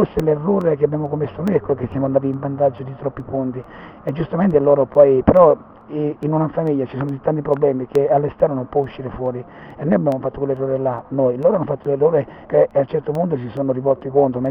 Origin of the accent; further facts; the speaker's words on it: Naples, Campania, Italy; now in Milan, Italy; ma io vivo a Milano, sono un milanese adottato, un napoletano tipico.